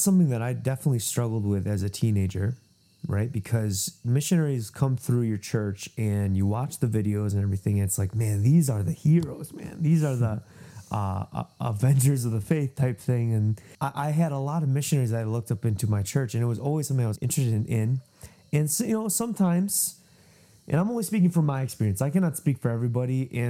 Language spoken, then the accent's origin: English; Rochester, New York, United States; I'm from Rochester, New York.